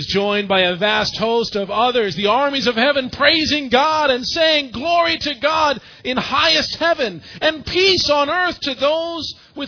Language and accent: English; Florida, United States; born there; I tell you what, I was born in Florida